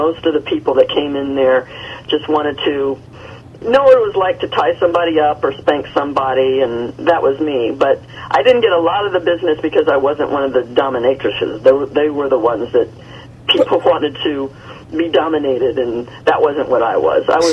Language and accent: English; Germantown, Tennessee, United States; I mean, you have to understand, I grew up in Germantown, Tennessee, and all my life I've wanted to go to New York.